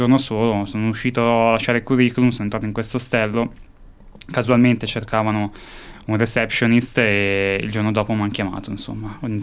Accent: Milan, Lombardy, Italy; moved away as an adult; now in Australia; vengo da Milano, come hai detto tu, e sono qua da settembre in Australia.

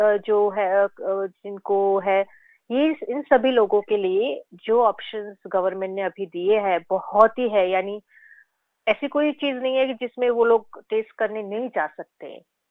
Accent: Ahmedabad, Gujarat, India; moved away; मैं भारत से गुजरात से हूँ और अहमदाबाद में मेरा घर है। तो मैं यहाँ पे 2018 में माइग्रेशन में तब हुआ, तो तब से मैं यहाँ पे ही हूँ।

